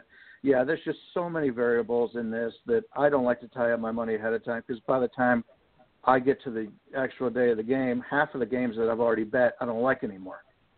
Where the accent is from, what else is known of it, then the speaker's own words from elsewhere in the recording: Cleveland, Ohio, United States; now in Las Vegas, United States; We're both from Cleveland.